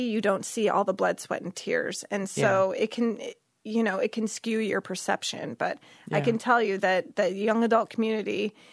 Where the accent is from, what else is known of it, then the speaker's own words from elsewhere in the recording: Battle Creek, Michigan, United States; that's my hometown. I went to Lakeview High School, and I'm a huge Battle Creek fan.